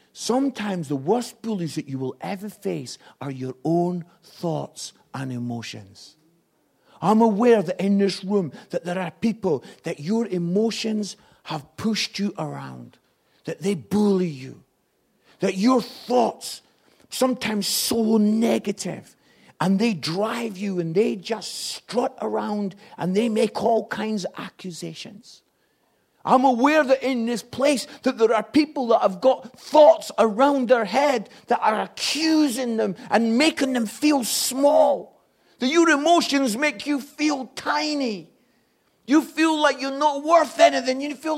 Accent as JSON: {"language": "English", "region": "Scotland", "country": "United Kingdom", "said": "And I was a young evangelist, I'm Scottish, and I got the chance to preach in Grimsby."}